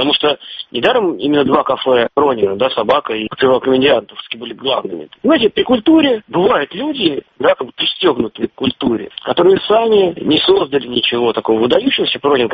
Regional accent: Moscow, Russia; я хуже Питера знаю, потому что я москвич

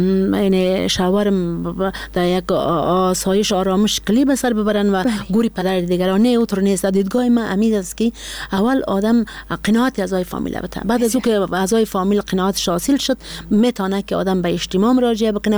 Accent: Badakhshan, Afghanistan; ما یک کسی هستم که از بدخشان هستم

